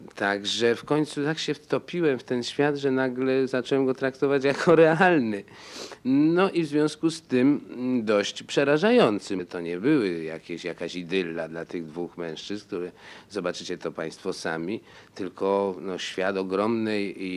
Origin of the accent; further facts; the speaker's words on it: Kraków, Lesser Poland, Poland; a jestem z Krakowa.